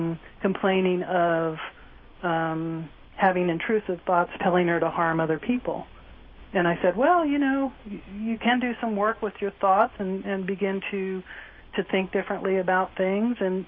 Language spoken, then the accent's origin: English; United States; as an American, especially in a psychiatric hospital